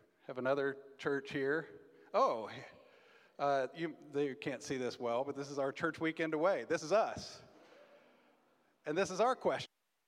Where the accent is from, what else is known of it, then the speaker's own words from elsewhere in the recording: Dallas, Texas, United States; We moved back to Texas, so we're from Dallas, moved to Houston